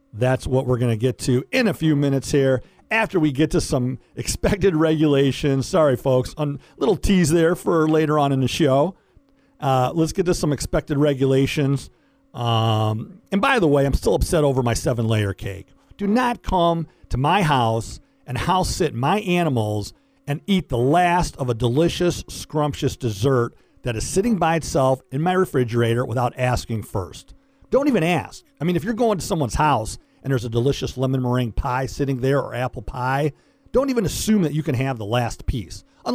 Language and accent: English; Detroit, Michigan, United States; Growing up in Metro Detroit, very privileged to be able to hang out at some of those rock and roll clubs back in the day.